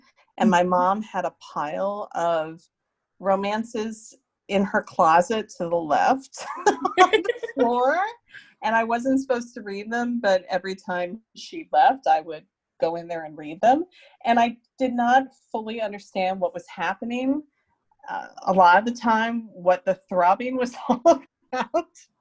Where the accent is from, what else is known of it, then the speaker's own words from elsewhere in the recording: United States; now in Sweden; And right now, I'm an American, but right now I live outside of Stockholm because I have a Swedish husband and we have a daughter who is about to turn 11.